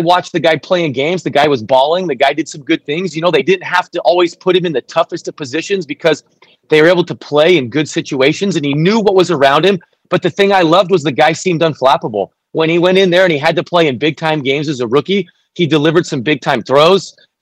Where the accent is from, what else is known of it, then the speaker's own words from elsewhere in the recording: Arizona, United States; I grew up in Arizona. You kind of know what kids are coming out of your home state.